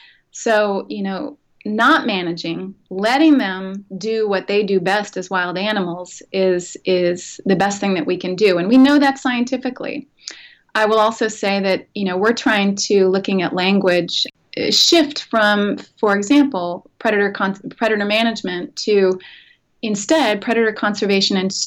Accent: East Coast, United States; I come from the East Coast, where we call them coyote

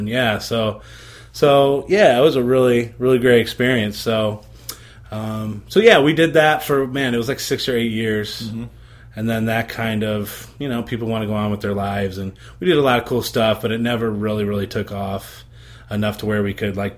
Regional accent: Michigan, United States; moved away as an adult; now in St. Louis, United States; I'm actually from Michigan. I'm from northern Michigan, way up where there's still snow on the ground, probably.

